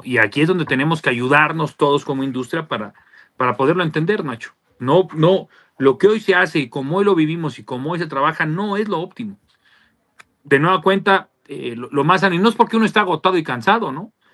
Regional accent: Spain; No, yo soy español.

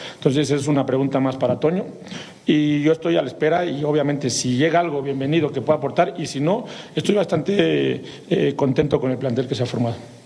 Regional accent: Mexico; yo creo mucho en el mexicano, creo mucho en mi país

